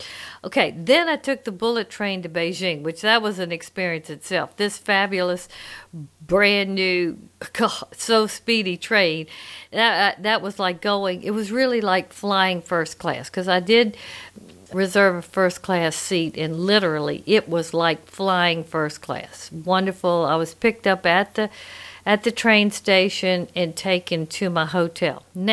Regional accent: Louisiana, United States; You know, I'm from Louisiana, and we love things French. You know, New Orleans, the French Quarter.

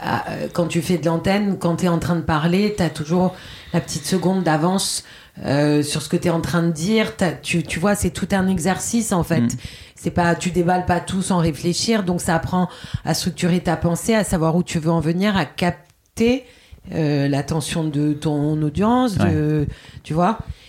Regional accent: Corsica, France; chez moi en Corse

